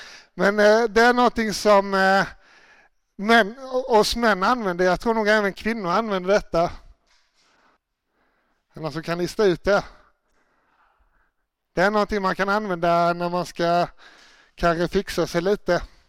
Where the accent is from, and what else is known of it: Småland, Sweden